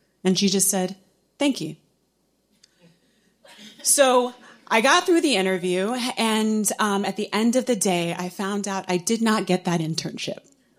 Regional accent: San Antonio, Texas, United States; And I seized every opportunity that I could in my hometown of San Antonio, Texas

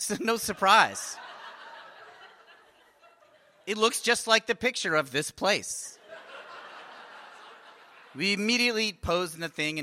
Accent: United States; And I said, well, actually, I'm an American.

